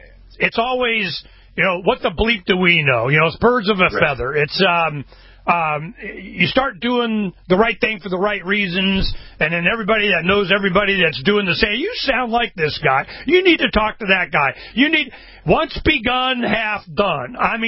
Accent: Arizona, United States; also born or lived in Florida; You know, I'm from Florida and Arizona. Grew up, you know, all my adult life, you know, since 12, you know, in Arizona. So I'm used to it.

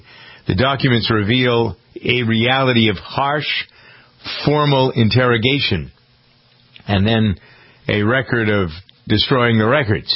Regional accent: Framingham, Massachusetts, United States; This all started in my hometown of Framingham, Massachusetts

